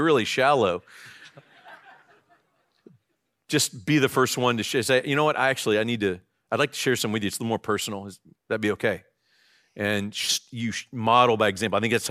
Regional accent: United States; Like, I'm an American, but if somebody comes to me and say, will you be my friend?

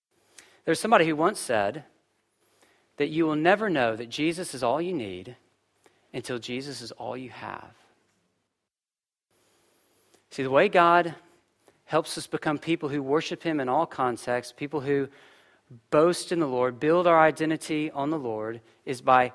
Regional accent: United States; I mean, I'm American. Just figure that, listen, I was culturally conditioned to say awkward things.

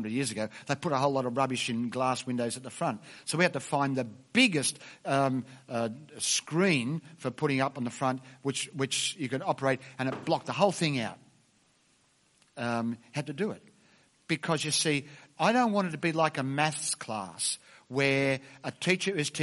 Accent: Australia; I'm Australian, I'll tell you.

